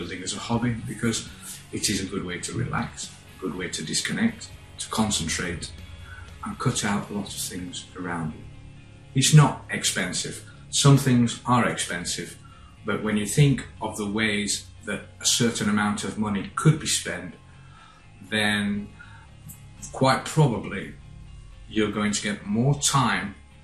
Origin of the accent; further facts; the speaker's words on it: Sheffield, Yorkshire and the Humber, United Kingdom; I'm from Sheffield, in Yorkshire, in the north of England.